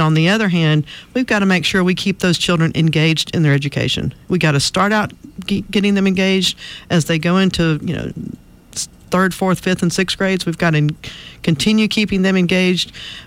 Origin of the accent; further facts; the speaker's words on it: Montgomery, Alabama, United States; also born or lived in Mobile / Denver; I grew up in Montgomery, lived here most all my life, except for the 5 years Alan and I were in training. He was doing training, and we lived in Mobile for 3 and Denver for 2.